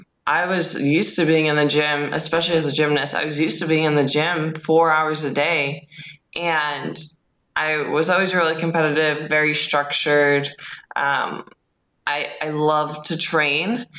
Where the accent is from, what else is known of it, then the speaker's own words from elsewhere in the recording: Midwest, United States; well, I'm from the Midwest, just like you guys.